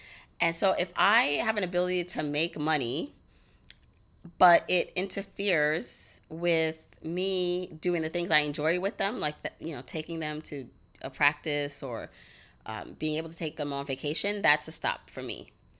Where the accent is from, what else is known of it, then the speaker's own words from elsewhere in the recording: Brooklyn, New York, United States; when I grew up here in Brooklyn, I had a lot, even I went to public school and I had a lot of access.